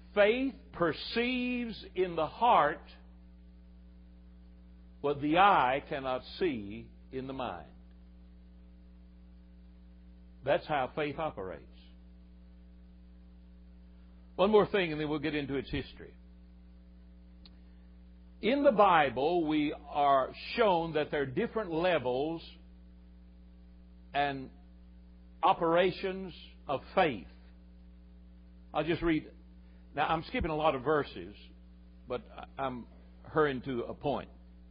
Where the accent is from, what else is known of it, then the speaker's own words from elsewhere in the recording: Tennessee, United States; As a boy growing up I grew up like a weed in the hills of Tennessee.